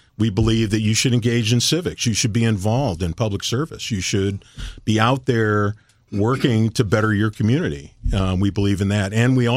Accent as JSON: {"language": "English", "town": "St. Louis County", "region": "Missouri", "country": "United States", "said": "I was a kid from St. Louis County, right?"}